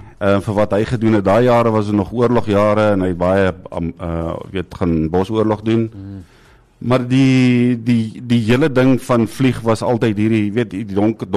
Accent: Free State, South Africa; Ek kom van 'n baie klein dorpie, Loekhof, is in die suidwestelike gedeelte van Vrystaat, na waar die Pekalaroodam, of van der Kloofdam, soos wat hy nou vandag bekend staan. Ek het daar groot geword, laerskooljare daar gewees, in hoërskool Bloemfontein toe gegaan.

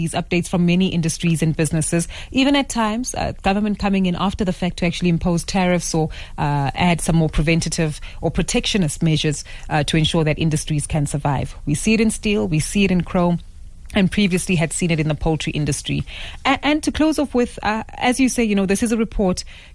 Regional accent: South Africa; but great for us as South African consumers when it does come to costs

